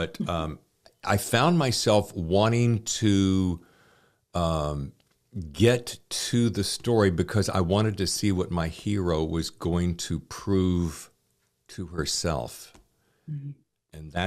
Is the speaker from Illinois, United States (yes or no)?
no; Charlotte, North Carolina, United States; now in New York, United States; I met my wife, moved to New York. Long story, I won't bore you with that. But I grew up in Charlotte.